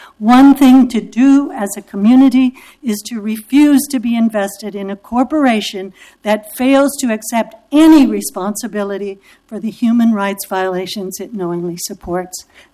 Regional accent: Olympia, Washington, United States; I am from Olympia, Washington, and I want you to know that my community is very much dealing with these issues as well.

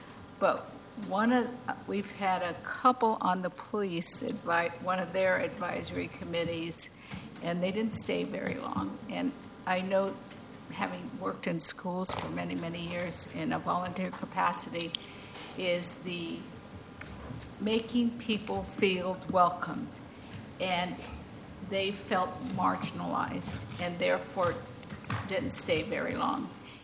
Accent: Portland, Oregon, United States; You wouldn't know, but I'm from East Portland, where the biggest population, most diverse population is, and a lot of immigrants and stuff.

